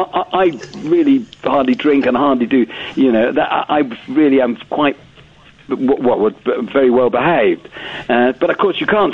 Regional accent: Southport, North West England, United Kingdom; Well, I'm Northern. I'm from Southport.

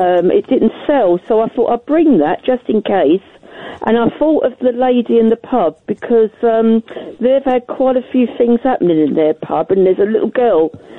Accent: Holland-on-Sea, East of England, United Kingdom; Yeah, I'm from Holland-on-Sea, Essex.

